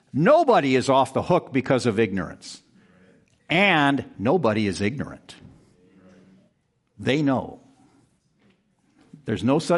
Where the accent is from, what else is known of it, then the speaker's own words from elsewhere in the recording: Alpena, Michigan, United States; I remember growing up in Alpena, Michigan, a very Polish town, which meant it was a very Catholic town.